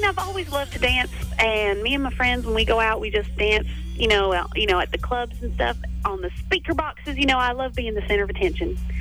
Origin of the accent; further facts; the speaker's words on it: Paulding, Georgia, United States; I'm from Paulding.